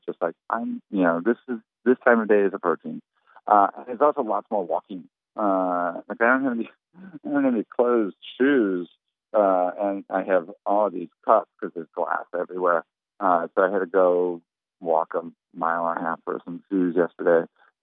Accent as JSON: {"language": "English", "town": "Chicago", "region": "Illinois", "country": "United States", "moved": "yes", "lives_now": "Puerto Rico", "said": "when I first moved to Puerto Rico, I was like, I can't wait for a hurricane because I like storms. I'm from Chicago. I like the big thunderstorms."}